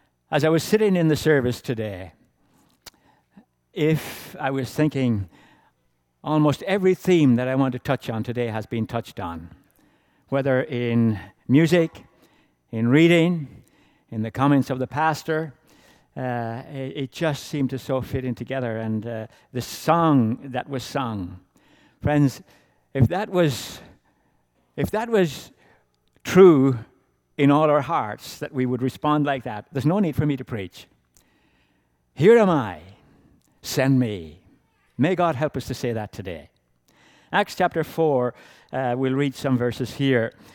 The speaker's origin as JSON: {"language": "English", "country": "Ireland", "accent": "Irish", "said": "my accent is Irish, or kind of, I don't know what it is now, but just for those who don't know where I come from, save you worrying about that all the time. I come from Southern Ireland"}